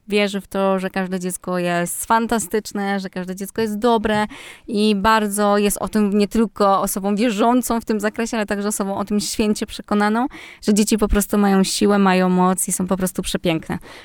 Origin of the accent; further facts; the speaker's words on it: Grudziądz, Kuyavian-Pomeranian Voivodeship, Poland; moved away as an adult; now in Warsaw, Poland; ja pochodzę z Grudziądza, czyli z kujawsko-pomorskiego i przyjechałam na studia prawnicze do Warszawy.